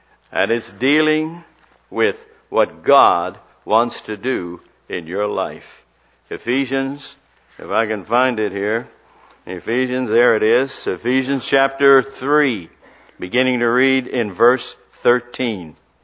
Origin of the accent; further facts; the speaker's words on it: Chicago, Illinois, United States; I graduated from college and the Korean War broke out. I was drafted from my hometown in Chicago.